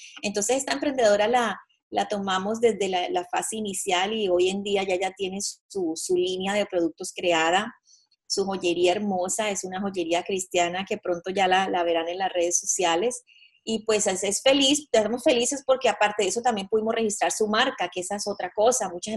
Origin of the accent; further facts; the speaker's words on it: Colombia; moved away as an adult; now in United States; me vine de Colombia, soy colombiana, siempre en busca de un sueño